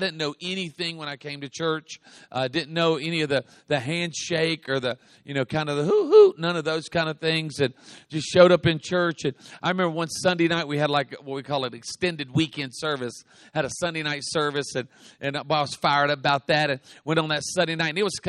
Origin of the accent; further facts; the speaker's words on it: South Carolina, United States; moved away as an adult; also born or lived in Louisiana; now in Birmingham, United States; I'm from Louisiana, so born and raised in South Carolina, but moved to Louisiana right out of high school.